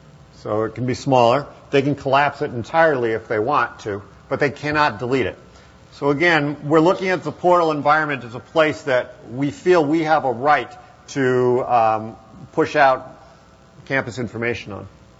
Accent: Ithaca, New York, United States; I grew up in Ithaca. I know about the local stuff

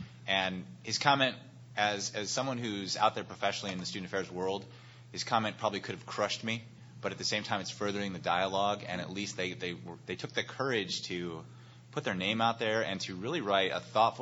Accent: Oregon, United States; I'm from Oregon, right, so it's all about granola.

